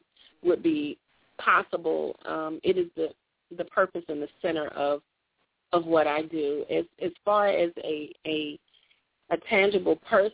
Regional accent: Hampton, Virginia, United States; It came from the community that I grew up in Hampton, Virginia.

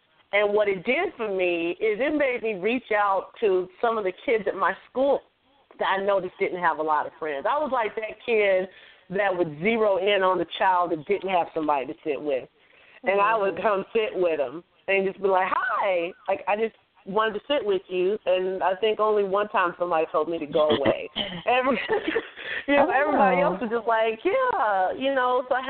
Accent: Kentucky, United States; So when she would come down to Kentucky, I'm from Kentucky, so when she would come out to Kentucky

